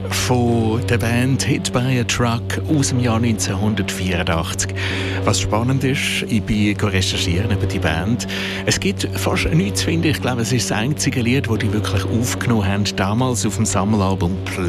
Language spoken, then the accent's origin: German; Baden, Aargau, Switzerland; Im Kanton Aargau zum Beispiel, in Baden, wo ich aufgewachsen bin